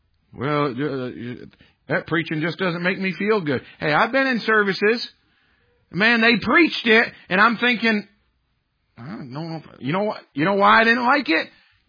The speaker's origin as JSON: {"language": "English", "region": "New England", "country": "United States", "said": "Now, listen, I'm with you. I'm from New England."}